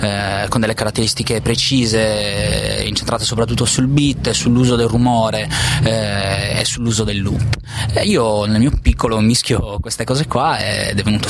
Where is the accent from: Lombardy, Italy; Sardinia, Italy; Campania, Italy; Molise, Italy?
Sardinia, Italy; Buggerru; now in Bologna, Italy; Io sono di Bugerro.